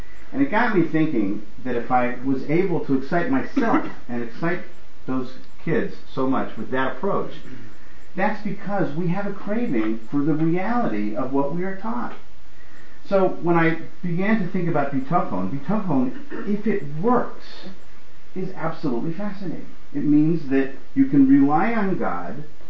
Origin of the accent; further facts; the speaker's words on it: Minnesota, United States; As Lenny said, I am from Minnesota, where frozen food means something different from what it means everywhere else.